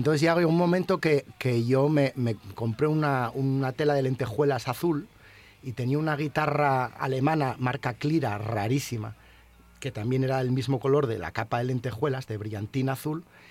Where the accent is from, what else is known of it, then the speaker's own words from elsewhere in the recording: Gijón, Asturias, Spain; Yo soy de Gijón.